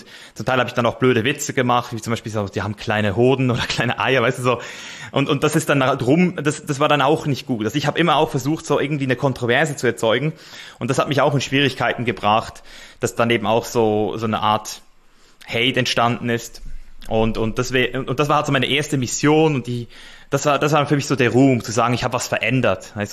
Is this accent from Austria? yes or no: no; Switzerland; So, also ich bin Schweizer, aber ich habe halt Ich bezeichne irgendwie Deutschland auch als meine Heimat mittlerweile